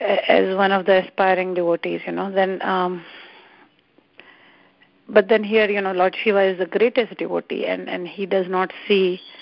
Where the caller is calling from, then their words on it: Baltimore, Maryland, United States; I'm calling from Baltimore.